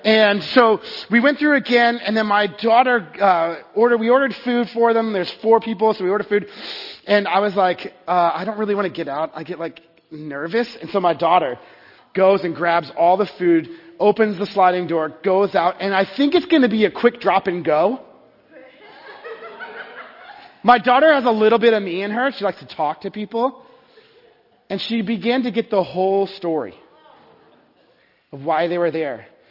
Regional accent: Texas, United States; I grew up in Texas, and kind of a middle-class suburb

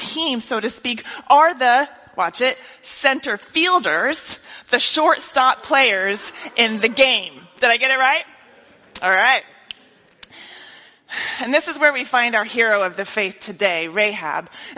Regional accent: DR Congo; Now, maybe it was growing up in the Congo or my personal ineptitude with sports.

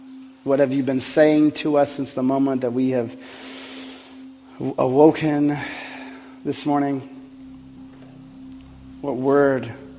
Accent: Texas, United States; I grew up in Texas, and one of the things that we would often do is we'd go out to dinner.

